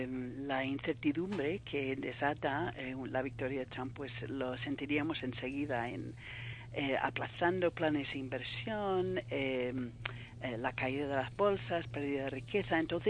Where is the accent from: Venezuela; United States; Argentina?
United States; Spanish is a second language; now in Spain; yo, bueno, soy americana, pero llevo mucho tiempo viviendo en España